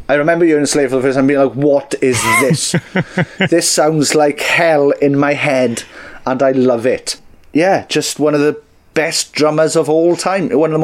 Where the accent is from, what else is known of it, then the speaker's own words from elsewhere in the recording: Wales, United Kingdom; Sorry that we're super Welsh.